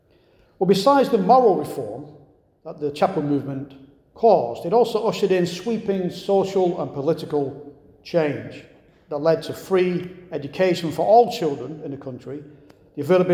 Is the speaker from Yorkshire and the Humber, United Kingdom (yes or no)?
yes; Yorkshire and the Humber, United Kingdom; a place known as Hebden Bridge, not far from where I grew up in Northern England.